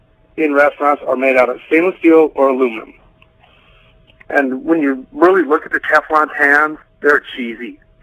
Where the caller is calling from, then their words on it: Billings, Montana, United States; I'm calling from Billings, and I called...